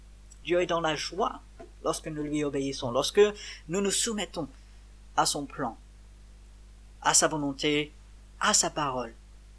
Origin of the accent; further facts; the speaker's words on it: France; en tant que Français, ici en France